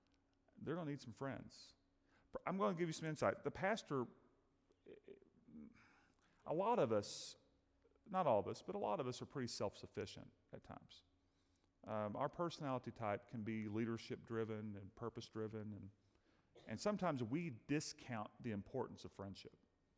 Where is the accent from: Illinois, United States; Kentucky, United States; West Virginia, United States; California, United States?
Kentucky, United States; We're not from here. I'm from Kentucky.